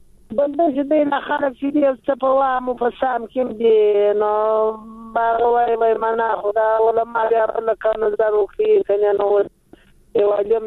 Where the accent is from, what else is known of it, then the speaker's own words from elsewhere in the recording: Uruzgan, Afghanistan; روزګان ولایت